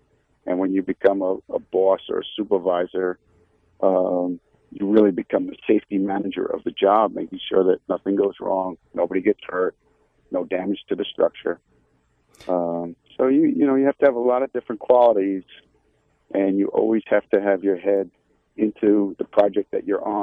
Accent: Blue Point, New York, United States; also born or lived in Bayport; Our family … grew up in the Blue Point, Bayport area, and that's where our business was established in the early 1890s.

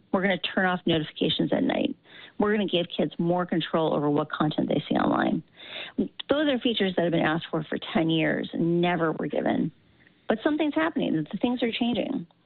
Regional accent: Midwest, United States; I grew up in the Midwest, so getting attention is actually like a thing I avoid.

